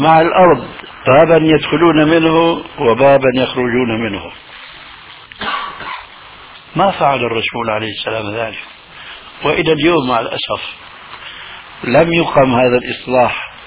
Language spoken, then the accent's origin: Arabic; Syria; نضربها كما يقولون عندنا في الشام اللاوي،